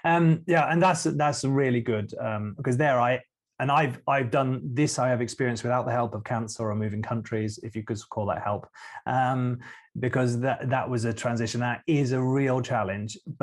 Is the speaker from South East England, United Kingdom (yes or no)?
yes; Didcot, South East England, United Kingdom; now in Norway; You know, really, I'm from Didcot. We don't speak posh English there, but I put it on a little bit